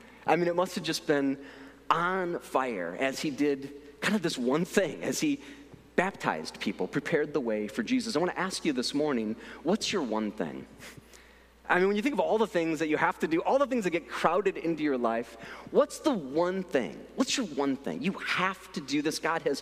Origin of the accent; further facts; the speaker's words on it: Midwest, United States; And so, you know, I'm from the Midwest, right?